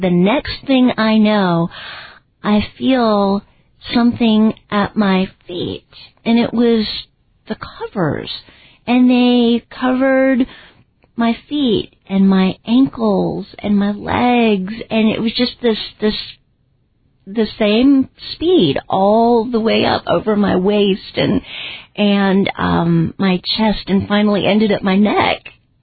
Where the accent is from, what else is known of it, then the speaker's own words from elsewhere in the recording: Asheville, North Carolina, United States; I grew up in Asheville, so this was in South Asheville.